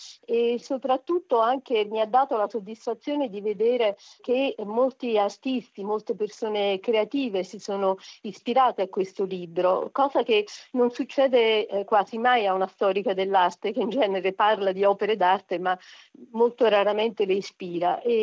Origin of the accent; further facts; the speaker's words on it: Naples, Campania, Italy; ispirato alla mia città natale Napoli